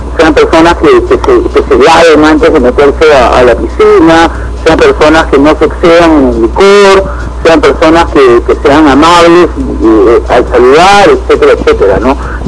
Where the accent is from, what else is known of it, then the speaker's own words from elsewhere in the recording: Peru; Yo soy un peruano más.